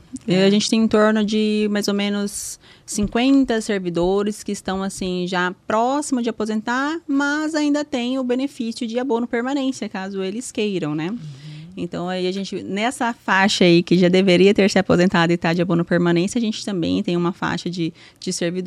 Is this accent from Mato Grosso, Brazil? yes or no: yes; Poconé, Mato Grosso, Brazil; Sou de Poconé, nascida, criada, tenho muito orgulho da minha terra, gosto bastante de Poconé.